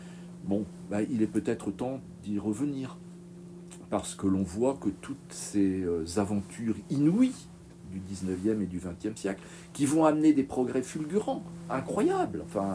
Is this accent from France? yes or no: yes; Guingamp, Brittany, France; moi, je suis originaire de Guingamp, comme tout gosse de ma génération, on courait, on marchait, on faisait du vélo.